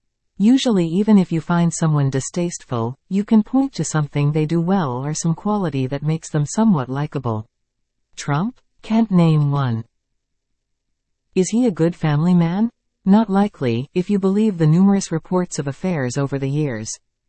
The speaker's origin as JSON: {"language": "English", "country": "Canada", "said": "Obviously, being Canadian, I am neither Republican nor Democrat"}